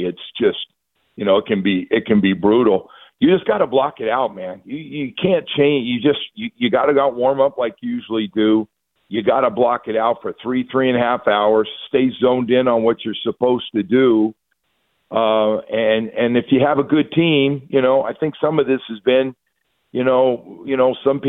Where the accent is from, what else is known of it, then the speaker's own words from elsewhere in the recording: California, United States; I grew up in California and played in the Pac-8 and then the Pac-10 and then, you know, got drafted by Miami.